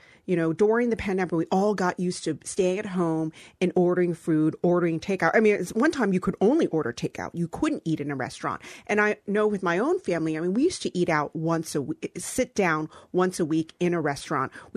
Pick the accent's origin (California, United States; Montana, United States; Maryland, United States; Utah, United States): Maryland, United States; I grew up in Maryland.